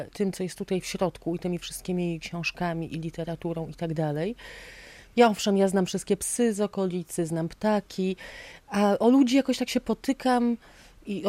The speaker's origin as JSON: {"language": "Polish", "town": "Gdańsk", "region": "Pomeranian Voivodeship", "country": "Poland", "tie": "born or raised there", "said": "tutaj przyjechałam po raz pierwszy, jak miałam 12 lat. Ja po raz pierwszy tutaj byłam u siebie. W Gdańsku, w którym się urodziłam i wychowałam, nigdy nie byłam u siebie."}